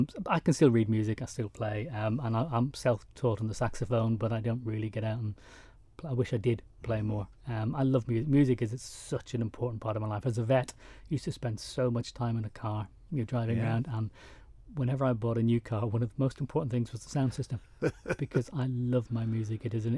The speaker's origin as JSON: {"language": "English", "country": "Ireland", "moved": "yes", "said": "Well, I'm very proud of being Irish. And I remember only about 3 years after I was over here, I used to listen to Irish radio."}